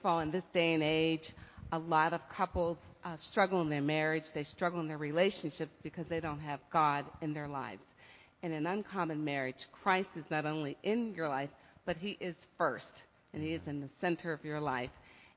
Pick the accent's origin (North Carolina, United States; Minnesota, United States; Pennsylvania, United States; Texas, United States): Pennsylvania, United States; Sewickley; I was attending church in Sewickley, my hometown, St. Stephen's Episcopal Church